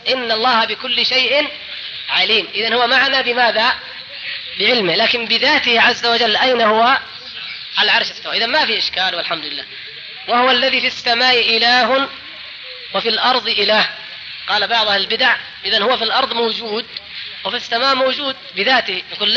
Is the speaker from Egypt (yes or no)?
yes; Egypt; moved away; أنا مصري أعمل هنا، وإذا ذهبت إلى القاهرة